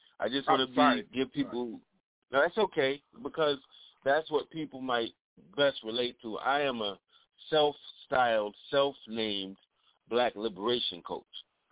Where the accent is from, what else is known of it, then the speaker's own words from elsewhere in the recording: New York, United States; I was growing up where I grew up in Harlem. I could walk five blocks in any direction at the age of maybe 14.